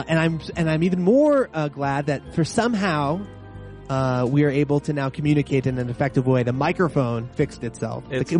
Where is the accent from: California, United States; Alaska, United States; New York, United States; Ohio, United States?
California, United States; I grew up in California and you are exposed to quite a lot of Spanish.